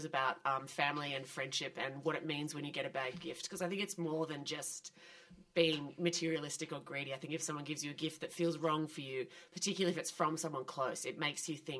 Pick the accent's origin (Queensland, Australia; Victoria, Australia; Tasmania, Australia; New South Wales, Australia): Victoria, Australia; I grew up in the Yarra Valley